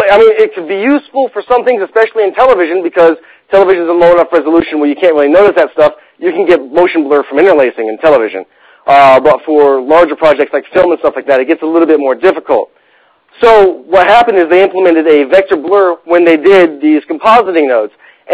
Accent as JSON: {"language": "English", "town": "Richmond", "region": "Virginia", "country": "United States", "said": "I'm from Richmond, Virginia, and I have a small animation and print design company that I run there."}